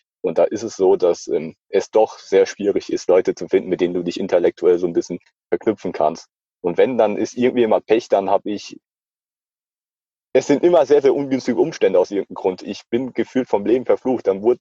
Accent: Hesse, Germany; Ich komme aus Hessen, also Apfelwein.

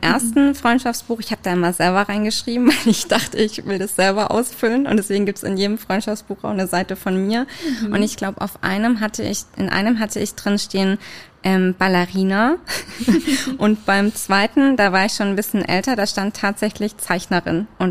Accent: Würzburg, Bavaria, Germany; now in Stuttgart, Germany; Also ich bin ja in Würzburg aufgewachsen und ich bin dann von Würzburg nach Stuttgart gezogen.

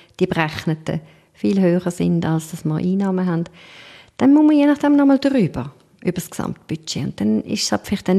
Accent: Switzerland; Oder wir als Schweizer

